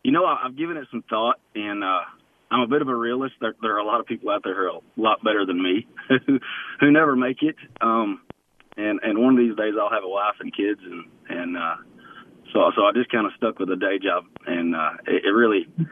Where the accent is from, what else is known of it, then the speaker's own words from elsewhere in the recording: Marshall, Arkansas, United States; also born or lived in Van Buren County; now in Cleveland, United States; I grew up in Searcy County in Marshall and eventually made my way toward Van Buren County and now live in Cleveland.